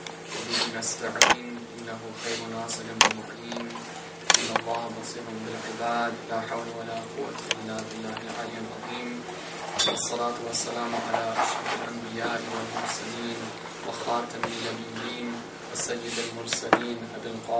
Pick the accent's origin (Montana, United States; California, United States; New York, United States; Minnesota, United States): Minnesota, United States; I grew up in Minnesota, which is a state in the United States. It's in the northern part of the United States.